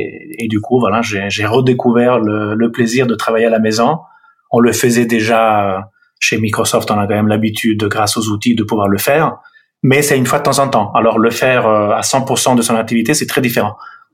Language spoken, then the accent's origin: French; Milan, Lombardy, Italy; born there; accent: Italian; French is a second language; Le nom et l'accent révèlent une origine italienne. Donc, je suis né à Milan en 71.